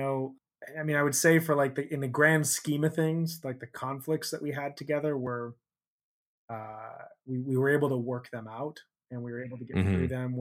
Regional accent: Chicago, Illinois, United States; so I grew up in Chicago, and I listened to the alternative rock station there a lot, Q101.

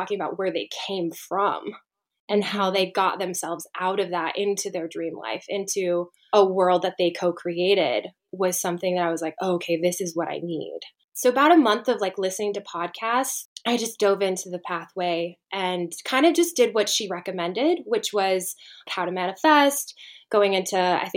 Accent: Bellevue, Nebraska, United States; So I grew up in a smallish town in Bellevue, Nebraska. I was one of like the few Asian kids that existed within a 50-mile radius growing up. So it was like a big farming community.

